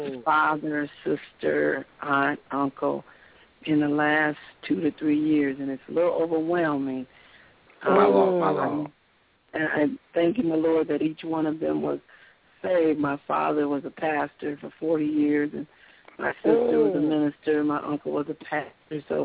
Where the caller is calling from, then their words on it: Lansing, Michigan, United States; I bring you from Lansing, Michigan, and I just wanted to ask for a special prayer.